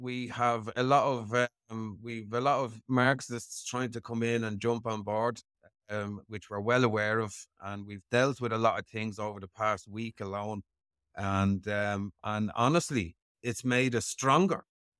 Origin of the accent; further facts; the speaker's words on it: Ireland; I'm just an Irishman trying to sort my country out.